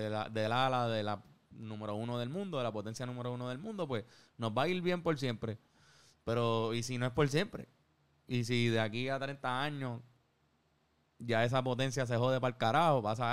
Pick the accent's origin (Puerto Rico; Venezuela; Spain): Puerto Rico; now in New York, United States; Yo sigo siendo boricua en Nueva York, es verdad, sí.